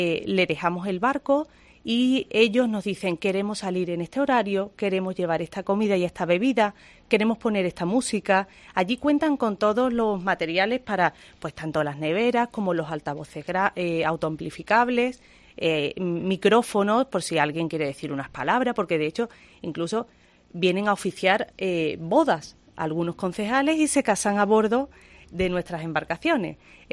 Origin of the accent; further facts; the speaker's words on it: Huelva, Andalusia, Spain; Nosotros somos de Huelva, la familia es de Huelva y los que trabajamos también somos de Huelva